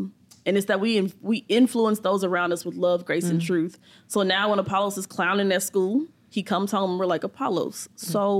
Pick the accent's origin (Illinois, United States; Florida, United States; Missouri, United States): Missouri, United States; St. Louis; now in Tacoma, United States; I'm originally from St. Louis. So, Midwest girl. Definitely outcast down here in the South. But it was okay. My country swing kind of, like, fit in. But yeah, from St. Louis. We live in Tacoma, Washington, which is not Washington, D.C.